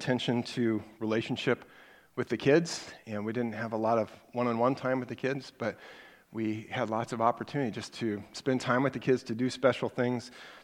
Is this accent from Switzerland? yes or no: no; Council Bluffs, Iowa, United States; They don't have them in El Paso either, but I grew up in Council Bluffs, Iowa, so I was used to them.